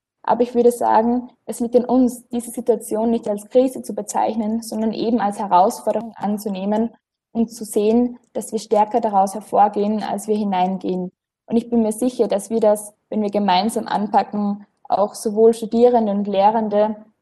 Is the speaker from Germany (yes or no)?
no; Upper Austria, Austria; Ich komme aus Oberösterreich, aus einem kleinen Dorf